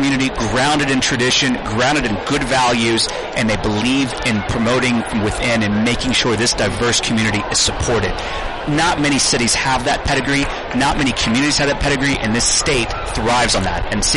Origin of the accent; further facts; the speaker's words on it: Jackson, Mississippi, United States; No, I'm from Jackson, Mississippi, actually.